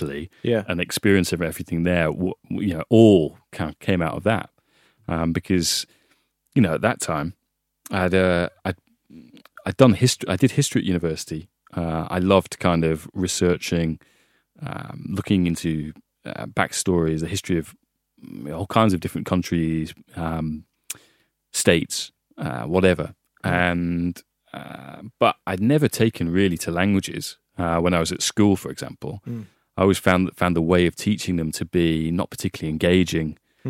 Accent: Hull, Yorkshire and the Humber, United Kingdom; when I was growing up in Hull, Hull is a great rugby league city.

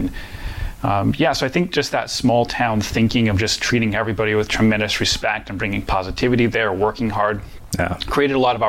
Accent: Midwest, United States; Well, growing up in the Midwest in general, I find that there's different values that people in the Midwest have, especially how they relate to other people.

